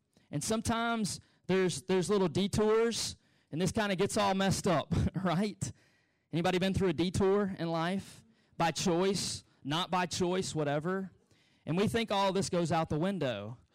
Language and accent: English; Beaumont, Texas, United States; also born or lived in France; I think God was using France to prepare me to go back to my hometown, to Beaumont, Texas, and be a pastor for 2 years